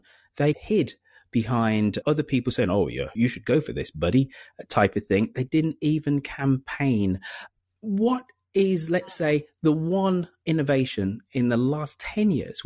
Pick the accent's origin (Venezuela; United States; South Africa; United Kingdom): United Kingdom; One of the things which I'm always struck by, being a Brit, our prime minister is what, about 42?